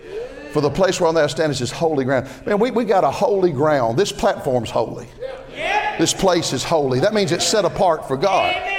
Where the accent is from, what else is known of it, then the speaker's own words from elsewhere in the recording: Georgia, United States; I was raised down in DeKalb County, Georgia. I remember when the churches of DeKalb County, Georgia made it a dry county.